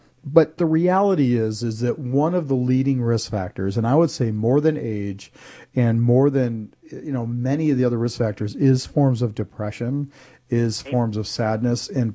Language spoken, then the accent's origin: English; Chicago, Illinois, United States; Oh, hey, growing up in Chicago, two things that caused heart attacks, the Bears and snow shoveling.